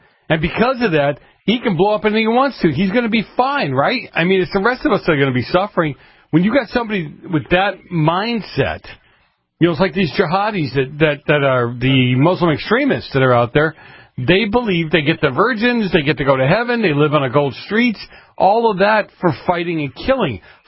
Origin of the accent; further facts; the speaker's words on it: Boston, Massachusetts, United States; Harmonica. I'm from Boston. Harmonica. That's what it would be called there.